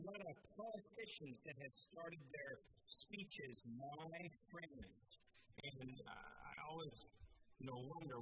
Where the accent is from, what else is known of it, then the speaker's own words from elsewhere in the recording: Colorado, United States; I'm from Colorado. Colorado is noticeable for its extremes.